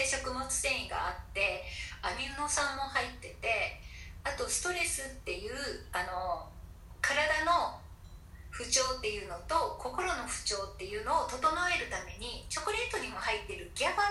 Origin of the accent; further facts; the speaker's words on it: Amakusa, Kumamoto, Japan; なんと私その天草で生まれ育ってるんですけれども、 うちの実家がですね水産業者をやってまして